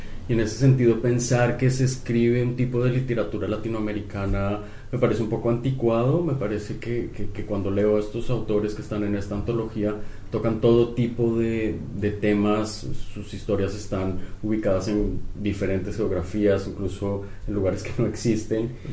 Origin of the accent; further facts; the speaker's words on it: Colombia; Yo soy colombiano.